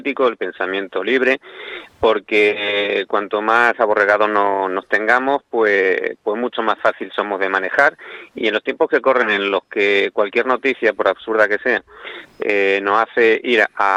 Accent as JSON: {"language": "Spanish", "country": "Spain", "said": "no tenemos que perder la perspectiva de que somos españoles, ¿no?"}